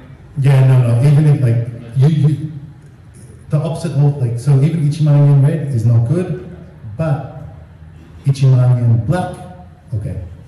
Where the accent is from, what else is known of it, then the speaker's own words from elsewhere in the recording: Australia; I'm Australian